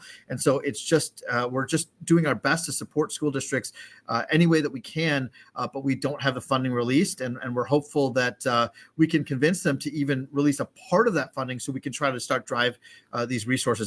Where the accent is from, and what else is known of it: Wisconsin, United States; born or raised there